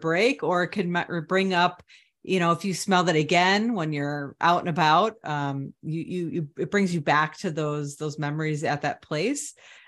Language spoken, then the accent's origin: English; Chicago, Illinois, United States; we grew up in Chicago.